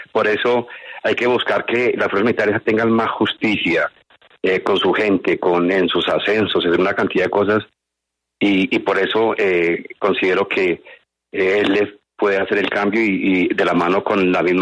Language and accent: Spanish; Colombia; como colombiano, como hombre de honor